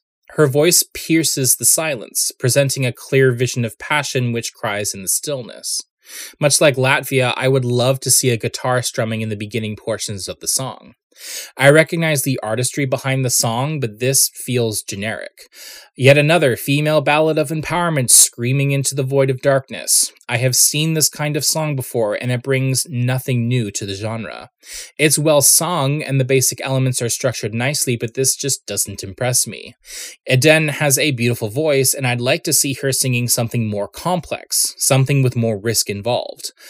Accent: Canada; As a Canadian, I want passportless travel to several countries using the same currency

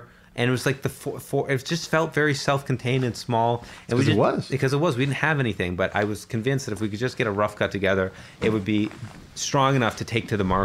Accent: Canada; when I think about the pride I feel as a Canadian, it's about the values that mean it a lot.

